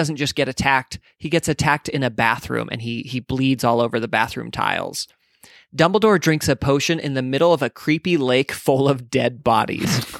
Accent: Idaho Falls, Idaho, United States; I sometimes go home and get lost in my hometown, the metropolis of Idaho Falls.

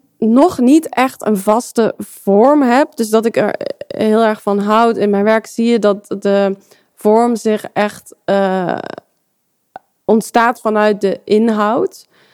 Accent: Eindhoven, North Brabant, Netherlands; born there; Ik ben 30 jaar en ik ben geboren in Eindhoven.

